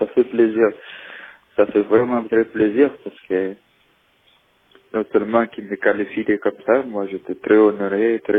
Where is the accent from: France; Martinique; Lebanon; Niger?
Niger; Agadez; French is a second language; moi je viens de Niger, au nord du Niger, plus précisément à Gadès. Je suis une communauté qu'on appelle les Touaregs, et Kelsamachek. Qu'on vive dans le désert, notre environnement.